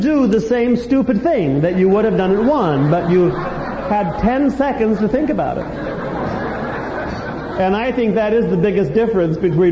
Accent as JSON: {"language": "English", "town": "San Jose", "region": "California", "country": "United States", "tie": "born or raised there", "said": "and I grew up in San Jose, and we would go over to Santa Cruz and Capitola and drink Red Mountain wine"}